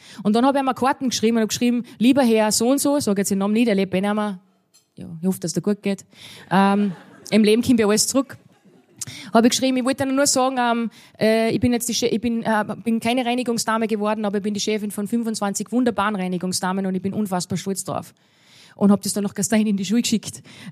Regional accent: Wagrain, Salzburg, Austria; ich bin aufgewachsen in Wagrain und ich war immer schon ein bisschen anders.

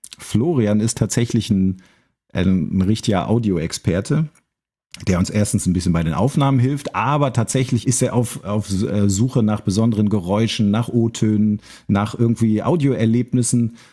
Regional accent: North Rhine-Westphalia, Germany; Ich bin auch aus dem Münsterland

